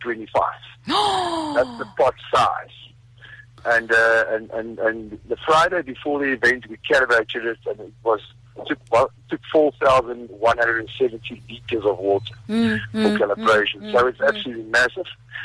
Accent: South Africa; We're South African, so we decided we want to do the largest serving of poikikos, which is a traditional South African meal in the world.

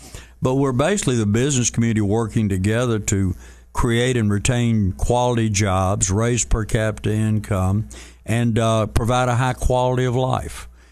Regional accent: Meridian, Mississippi, United States; But very briefly, I grew up in Meridian, Mississippi, oldest of five

